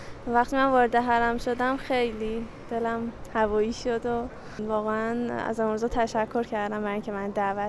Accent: Tehran, Tehran Province, Iran; من از تهران اومدم.

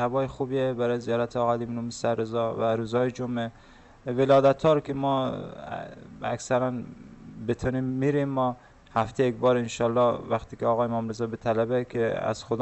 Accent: Afghanistan; now in Mashhad, Iran; ما چون در شهر مشهد مقدس هستیم و وقتی که از افغانستان آمدیم به ایران مهاجر بودیم

